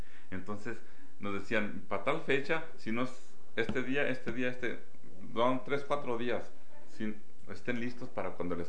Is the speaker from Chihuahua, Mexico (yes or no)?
yes; Estación Consuelo, Chihuahua, Mexico; nos fuimos de Chihuahua a un rancho que se llama Estación Consuelo, rumbo a Meoqui, cerquita de Meoqui. Está un pueblito que se llama Estación Consuelo. Entonces ahí fui a entrar a la escuela.